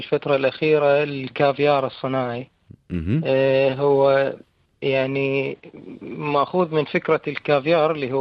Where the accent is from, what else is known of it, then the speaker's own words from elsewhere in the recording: Najaf, Najaf Governorate, Iraq; من النجف، عمري 20 سنة